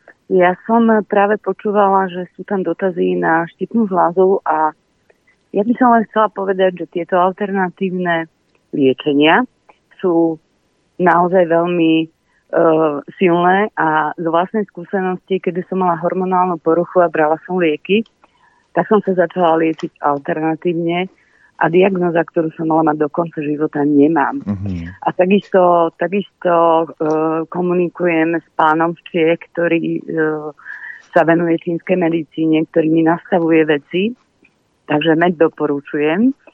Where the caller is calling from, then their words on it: Nová Dubnica, Trenčín Region, Slovakia; Zabudla som sa predstaviť, som z Novej Dubnice, želám všetko dobre